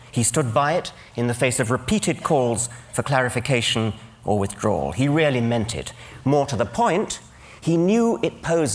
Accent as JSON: {"language": "English", "country": "United Kingdom", "said": "Incidentally, I'm not usually very proud of being British, but you can't help making the comparison."}